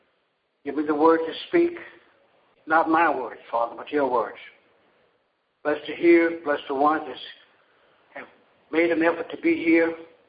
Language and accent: English; California, United States; for the one who just came on. I'm from California.